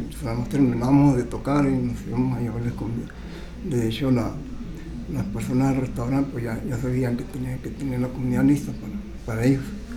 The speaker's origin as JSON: {"language": "Spanish", "region": "Sonora", "country": "Mexico", "said": "No, soy de Sonora."}